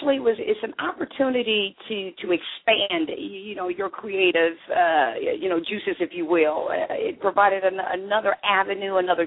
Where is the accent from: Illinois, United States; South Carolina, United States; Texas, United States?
Illinois, United States; East St. Louis; I actually grew up and born and raised in East St. Louis, Illinois, and I attended schools in East St. Louis, Illinois.